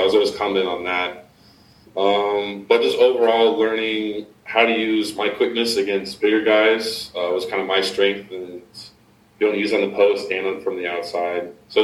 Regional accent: Denver, Colorado, United States; obviously I'm from Denver, so I kind of follow Jokic

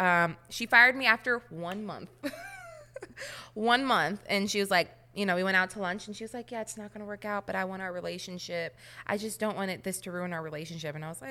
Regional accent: Indiana, United States; She knew I was from Indiana, so she was calling me, like, small town, like, country, all the things.

